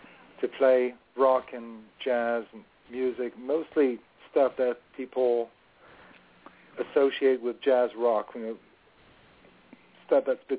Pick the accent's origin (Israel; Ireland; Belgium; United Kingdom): Belgium; also born or lived in United States; Well, I was born in Belgium. I still live in Belgium. I spent some time in the States.